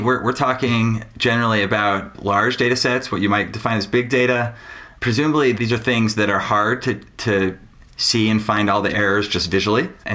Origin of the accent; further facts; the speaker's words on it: Salt Lake City, Utah, United States; now in Bay Area, United States; I grew up in Salt Lake City, Utah. Still go back probably annually.